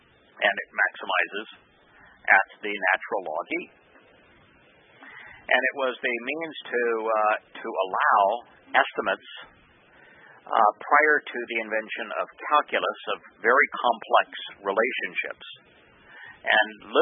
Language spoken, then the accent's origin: English; Charlottesville, Virginia, United States; I had not seen it up close and personal, nor observed its tactics until I saw it in my hometown in Charlottesville, Virginia.